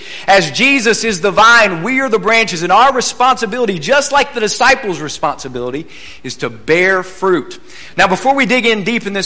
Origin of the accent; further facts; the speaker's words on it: Midland, Texas, United States; I'm from Midland, Texas, and growing a garden in West Texas is not generally a good idea.